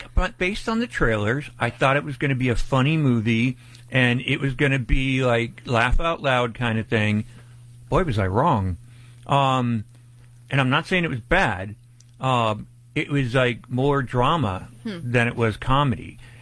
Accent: Scranton, Pennsylvania, United States; And it happened in the town next to us where we grew up, where I grew up in Pennsylvania. It happened in Pittston, and I grew up in Manuka, Scranton.

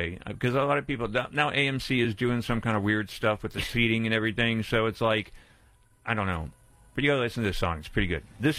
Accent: Pennsylvania, United States; Ever since I was a kid growing up in Pennsylvania.

